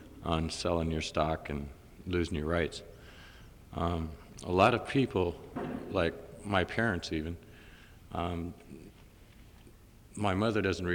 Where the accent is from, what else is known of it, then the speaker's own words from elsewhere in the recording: Pedro Bay, Alaska, United States; from Pedro Bay